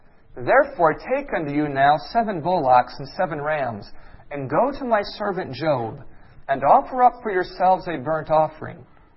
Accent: Arkansas, United States; Just so you know, though I'm from Arkansas, I don't buy into this at all.

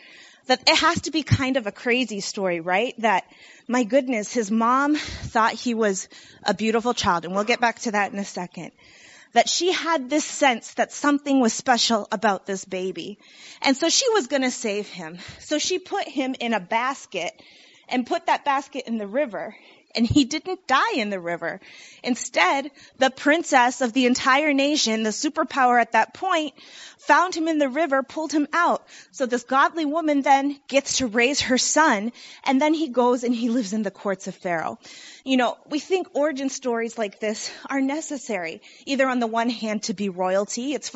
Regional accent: Michigan, United States; also born or lived in Illinois; I was born in Illinois and raised in Michigan in Seventh-day Adventist communities and then went to a public university.

